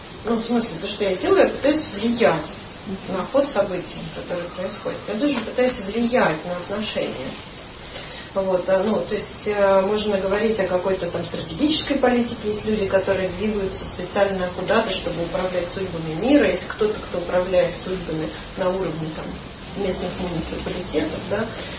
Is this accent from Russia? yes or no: no; Ukraine; я этнически русская. Вот, мои родители приехали сюда из России, ну, я родилась и выросла на Украине, а сама переживаю себя, в общем, как человека мира.